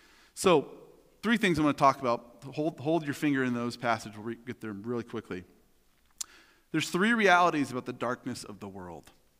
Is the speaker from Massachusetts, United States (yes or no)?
no; Oregon, United States; I'm from Southern Oregon, and Mount McLaughlin's the big mountain there.